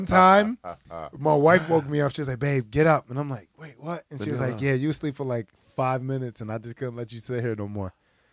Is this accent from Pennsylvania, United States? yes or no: yes; Philadelphia, Pennsylvania, United States; now in New York, United States; I'm not from New York. I live in New York, but I'm from Philly.